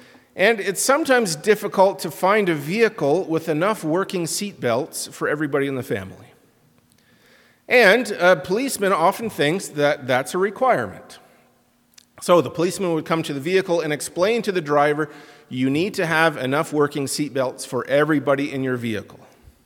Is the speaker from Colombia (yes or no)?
no; Canada; born there; I was born in Canada, so I still have some of that memory, still the feeling of being an immigrant.